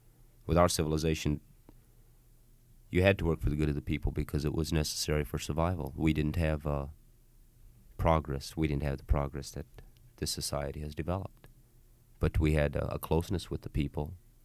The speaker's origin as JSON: {"language": "English", "country": "United States", "said": "We wanted America to know that the Indians here are, that we as Indian people are having to live under extremely oppressive conditions."}